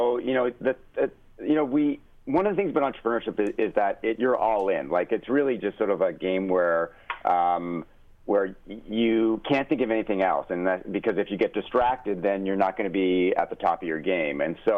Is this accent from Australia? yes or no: no; Canada; Well, I'm Canadian, so I play ice hockey.